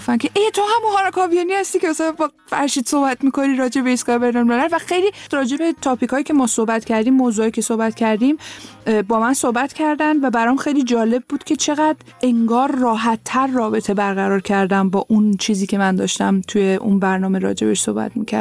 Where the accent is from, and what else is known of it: Tehran, Tehran Province, Iran; born there